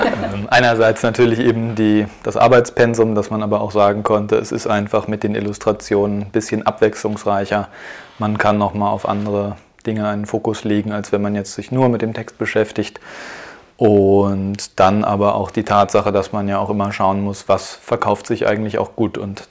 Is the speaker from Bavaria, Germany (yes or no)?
no; Berlin, Germany; moved away as an adult; now in Vienna, Austria; Ich bin ursprünglich aus Berlin und als ich nach Wien gezogen bin